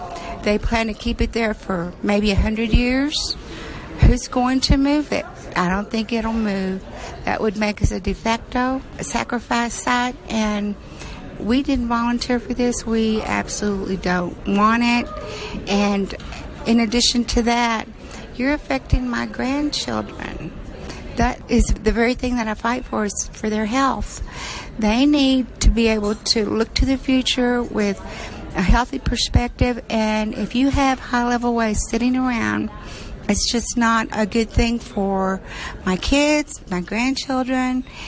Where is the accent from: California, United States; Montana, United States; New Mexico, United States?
New Mexico, United States; Eunice; I am from Yunis, New Mexico.